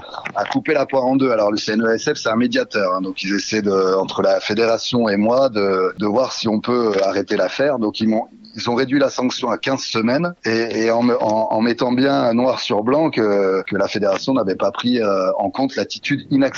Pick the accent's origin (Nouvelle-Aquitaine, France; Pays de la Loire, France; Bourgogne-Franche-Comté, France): Bourgogne-Franche-Comté, France; Nevers; also born or lived in Strasbourg; Moi, je suis bourguignon. Je viens de Nevers.